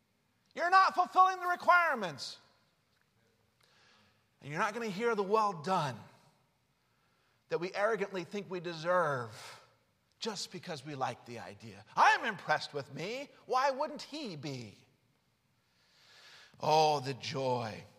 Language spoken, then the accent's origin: English; Utah, United States; My dad was born and raised in West Virginia, but I grew up in Utah.